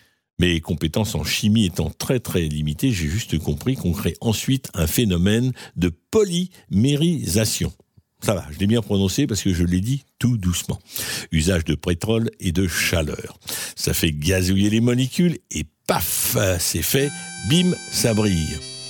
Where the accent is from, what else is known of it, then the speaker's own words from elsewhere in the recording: Garches, Île-de-France, France; born there; il vivait jusqu'à son décès à Garches, ma ville natale